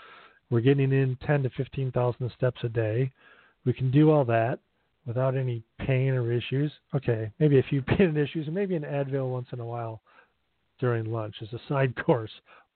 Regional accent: Illinois, United States; My parents used to go up there when I grew up in Northern Illinois.

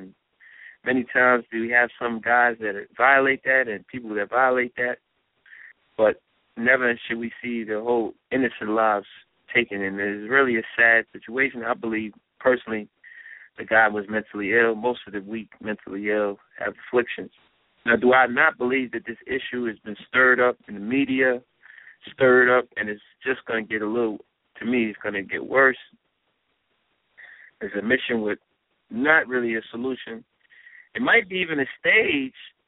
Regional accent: Brooklyn, New York, United States; Two police officers was executed in Brooklyn. My hometown, place where I do the broadcast from, in Davison.

